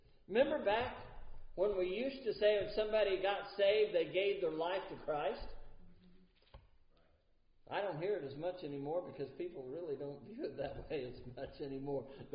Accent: United States; You know, beyond I'm an American, and I do identify that way.

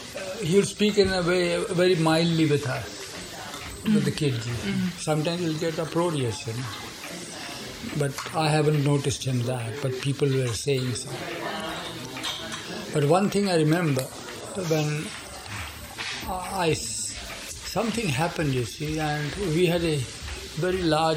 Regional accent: Nagpur, Maharashtra, India; moved away; Yeah, because we are from Nagpur.

